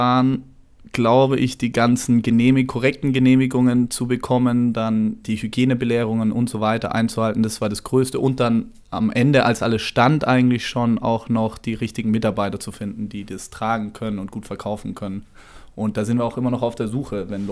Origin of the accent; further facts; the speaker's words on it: Bavaria, Germany; now in Karlsruhe, Germany; Als Bayer natürlich bin ich mit Würstchen aufgewachsen